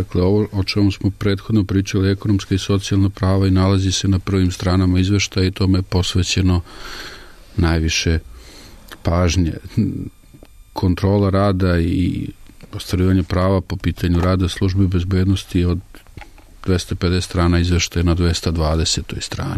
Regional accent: Belgrade, Serbia; čak i kao Beograđanin

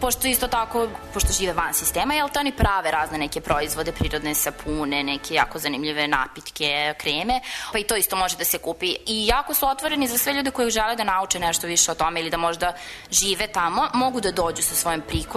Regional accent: Serbia; dolazim iz Srbije koja ima dosta sela.

